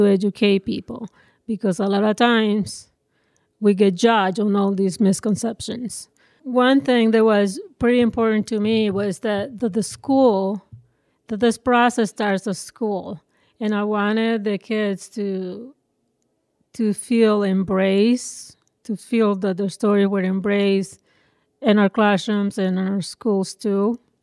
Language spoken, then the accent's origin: English; Nicaragua; Of course, growing up in Nicaragua, I know where they come from. Honduras, for example, is our neighboring country to the north in Nicaragua